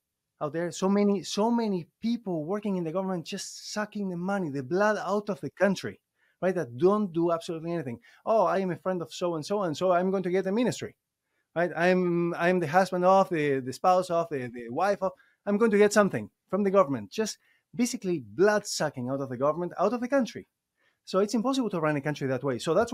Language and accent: English; Argentina; moved away as an adult; now in North America; I was born and raised in Argentina. I lived there for almost 20 years, and I've been here in North America for almost 20 years as well. In December now, this month is going to be 20 years.